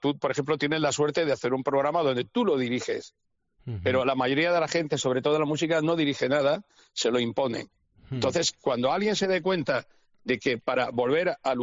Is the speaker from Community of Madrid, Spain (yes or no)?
no; Cartagena, Region of Murcia, Spain; Mis padres tenían una casa en la Manga del Mar Menor. Yo soy de allá, de Cartagena, Murcia.